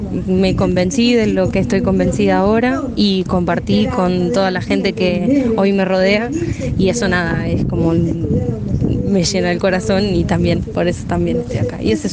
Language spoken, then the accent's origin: Spanish; Río Gallegos, Santa Cruz, Argentina; now in San Antonio Oeste, Argentina; No, yo soy de Río Gallegos, de Santa Cruz.